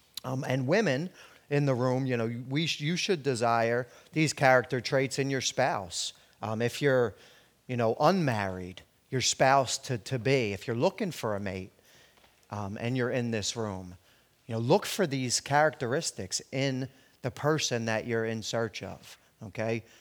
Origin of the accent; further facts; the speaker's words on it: New Jersey, United States; accent: New Jersey; So for the sake of my New Jersey accent, we're going to go with Elijah and Elisha, okay?